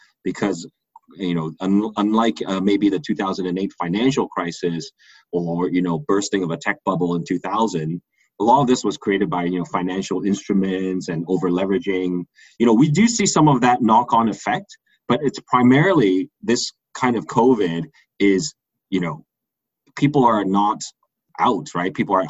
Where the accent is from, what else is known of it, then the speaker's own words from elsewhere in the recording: Hong Kong; So I am from Hong Kong, of course, studied abroad